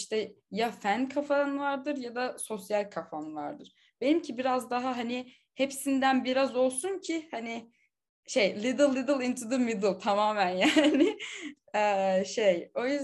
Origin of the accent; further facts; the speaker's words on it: İzmir, Turkey; ben İzmirli bir insan olarak